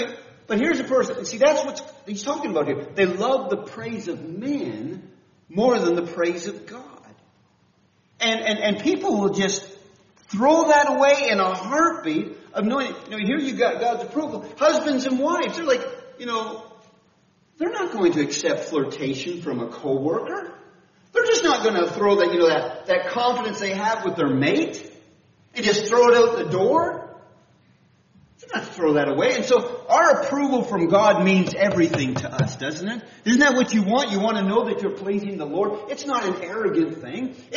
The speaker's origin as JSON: {"language": "English", "region": "Northern Canada", "country": "Canada", "lives_now": "St. Louis, United States", "said": "It's kind of in my blood. I'm from the North Canada, so I still play hockey."}